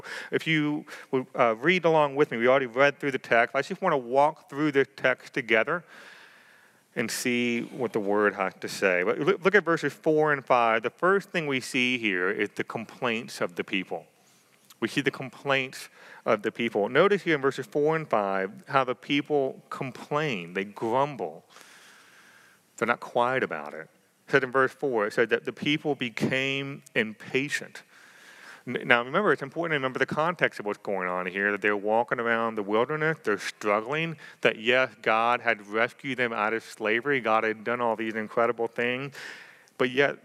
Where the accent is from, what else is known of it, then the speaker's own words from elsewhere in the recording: Tampa, Florida, United States; so I'm from Florida originally, and so I grew up in Tampa, Florida.